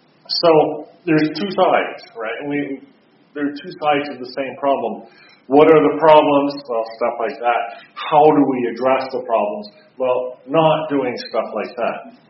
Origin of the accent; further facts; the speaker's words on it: Canada; Well, I'm a Canadian A.